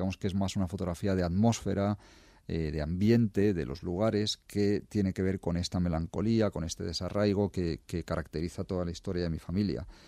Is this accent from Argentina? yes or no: yes; Argentina; born there; todos emigrantes, todos habían recorrido un poquito varias zonas del mundo hasta acabar algunos en Argentina, donde yo nací, otros en Estados Unidos, hay otros incluso que están en Israel, porque por la parte de padre son judíos eskenazis, que se llaman, son judíos de la Europa del Este.